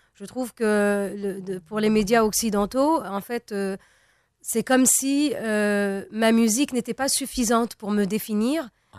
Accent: Tunisia; Je suis tunisienne. On a plusieurs identités, mais voilà, je me considère aussi. Enfin, je parle arabe.

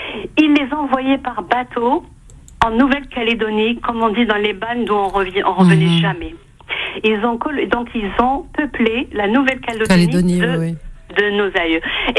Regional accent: Algiers, Algiers Province, Algeria; moved away; on avait quitté la Casbah. Moi personnellement, je suis née à la Casbah. Mmh. Et j'ai clôturé les naissances à la Casbah, on va dire. D'accord? Mon père y est né en 26, etc. On a grandi dans la même maison.

